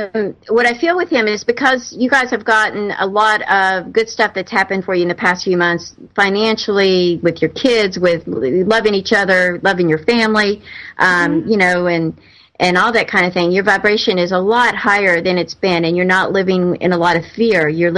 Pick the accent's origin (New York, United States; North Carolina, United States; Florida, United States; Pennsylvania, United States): North Carolina, United States; So anyway, I'm teasing, all right, because I'm from North Carolina. Got a lot of good folks there.